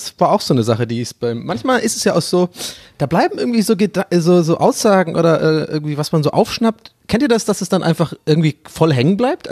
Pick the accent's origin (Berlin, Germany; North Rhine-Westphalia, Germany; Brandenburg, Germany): Berlin, Germany